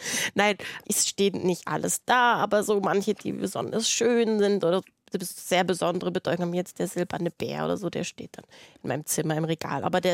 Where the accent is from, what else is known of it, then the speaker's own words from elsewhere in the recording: Berlin, Germany; In Berlin, Charlottenburg.